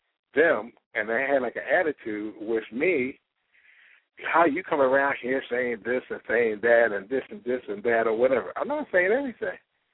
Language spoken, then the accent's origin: English; Philadelphia, Pennsylvania, United States; I'm from Philadelphia. I have lived in every part of Philadelphia, so I can tell you a little bit about every part, period.